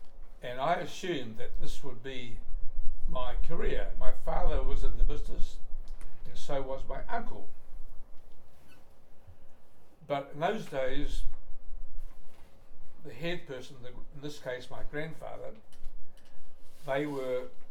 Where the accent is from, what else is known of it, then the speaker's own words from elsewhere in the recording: Hastings, Hawke's Bay, New Zealand; I was born in Hastings at Sister Cooper's, who was on the corner of St. Auburn Street and Market Street.